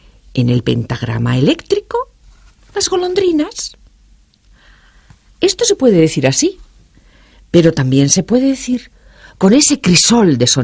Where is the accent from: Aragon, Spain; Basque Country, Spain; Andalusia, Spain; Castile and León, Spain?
Basque Country, Spain; yo como soy vasca, mi casa era abuelo y abuela, pero hoy sería pues aitite o algo parecido